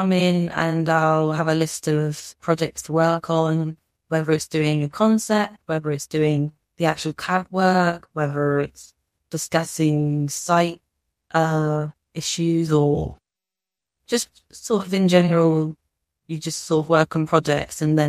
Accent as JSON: {"language": "English", "region": "London", "country": "United Kingdom", "said": "As I said, I'm from London. I recently moved"}